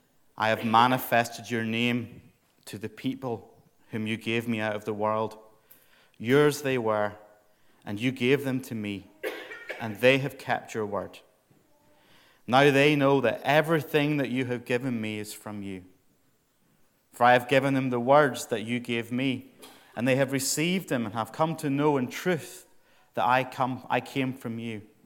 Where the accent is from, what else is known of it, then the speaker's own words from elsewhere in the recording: Northern Ireland, United Kingdom; Although I'm from Northern Ireland and we're really not that much better.